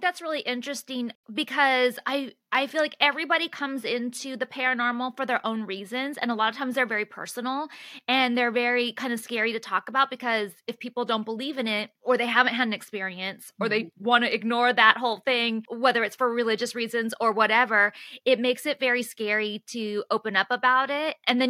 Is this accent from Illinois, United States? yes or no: no; California, United States; I'm from Northern California.